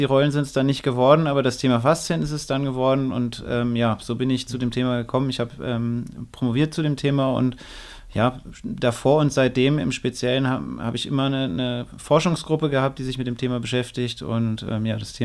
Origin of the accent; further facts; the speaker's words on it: Northern Germany, Germany; now in Klagenfurt, Austria; Ich war vorher in Frankfurt, jetzt in Kärnten. Ich bin eigentlich Norddeutscher, das ist schon ein anderer Schnack, wie wir sagen, in Norddeutschland